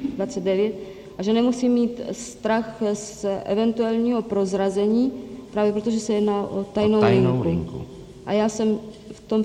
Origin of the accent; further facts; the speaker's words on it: Dobroměřice, Ústí nad Labem Region, Czechia; born there; now in Prague, Czechia; V Dobroměřicích u Loun.